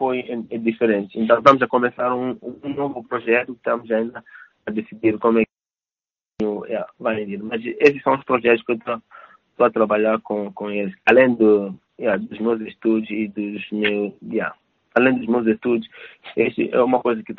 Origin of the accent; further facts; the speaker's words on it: Mozambique; now in Helsinki, Finland; Eu e o Nelo e Zildo, somos moçambicanos. Eu estou vivendo aqui em Helsinki.